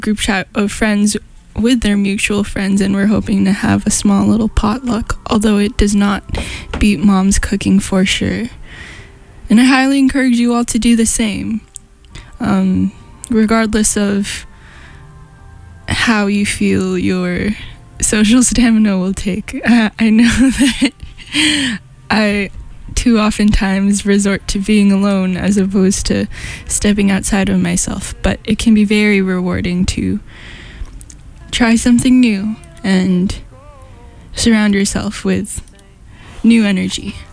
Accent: California, United States; I personally won't be able to celebrate with my family because I'm from California.

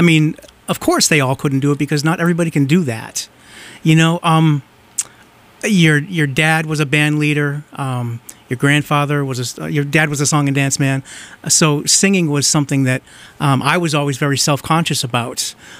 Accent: Haverhill, Massachusetts, United States; I grew up in Haverhill

